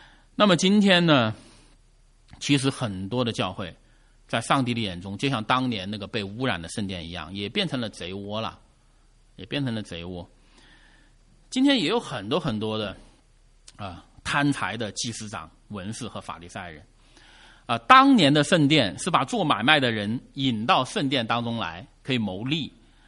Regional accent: China; 我就来自于一个码头城市，在中国大陆有个所谓的码头文化。

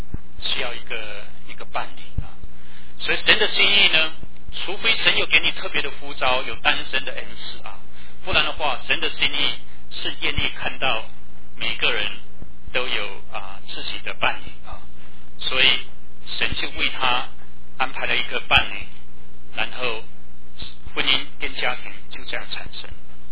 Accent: China; 那很多时候特别是我们中国人的家庭呢，我们一般也不说谢谢也不说感激的话

